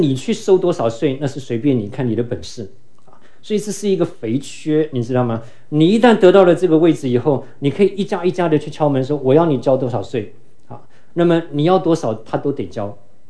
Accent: southern Taiwan, Taiwan; 我想在座有一些从台湾来的，在我这个年纪的背景的人，我讲这个故事你们就很能了解。我记得我们很小的时候，那个时候台湾出了一个洗衣粉

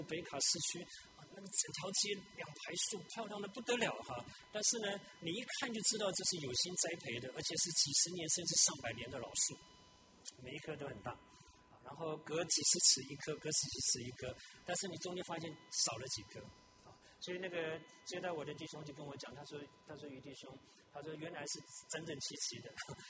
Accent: Tainan, Taiwan; 我小的时候在我家附近的眷村那个水交社，从台南来的就知道，那边有一个卖画的店哈

